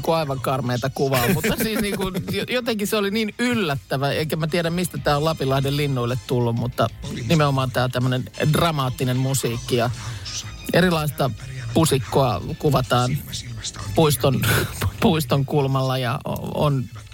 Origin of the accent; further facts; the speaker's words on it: Lahti, Päijät-Häme, Finland; vaikka olen Lahdesta kotoisin